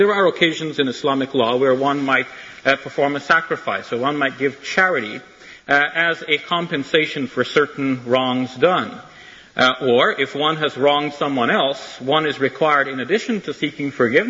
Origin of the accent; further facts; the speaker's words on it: Canada; I became more aware not only that I'm a Muslim, but I'm a Canadian, how Canadian I am.